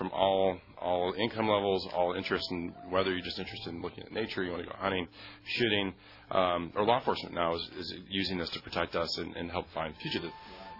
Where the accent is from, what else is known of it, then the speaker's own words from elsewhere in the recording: Michigan, United States; I grew up in Michigan, so for the folks listening from Texas, I got here as fast as I could. Michigan's a great outdoor state as well.